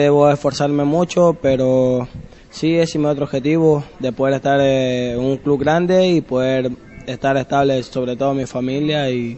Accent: Babahoyo, Los Ríos, Ecuador; Sí, claro, Ecuador y en Babahoyo, donde mi tierra natal, bien dicho.

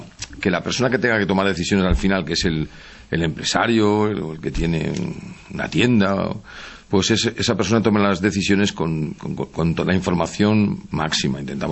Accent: Alcoy, Valencian Community, Spain; para mí Alcoy es mi pueblo, ¿no?

